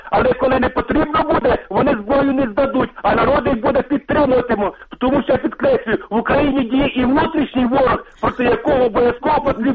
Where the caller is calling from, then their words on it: Zaporizhzhia, Zaporizhzhia Oblast, Ukraine; Запоріжжя.